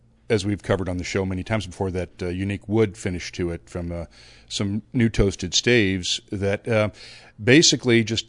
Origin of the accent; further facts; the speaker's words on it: Indiana, United States; No, I'm from Indiana originally. I grew up about 60 miles from here, and I remember the infamous Oliver Winery up north of here.